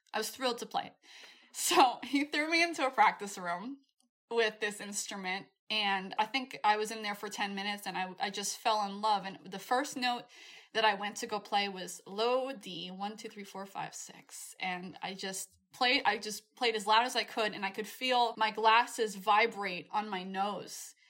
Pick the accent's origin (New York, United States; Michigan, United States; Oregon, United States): New York, United States; Before that, I came from New York, so marching band was not necessarily a priority.